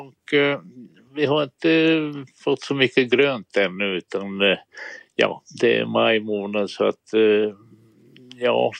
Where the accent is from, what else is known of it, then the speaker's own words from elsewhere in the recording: Karelia, Finland; now in Sweden; Min mor och min faster, vi är från Karelen i Finland och numera på ryska sidan.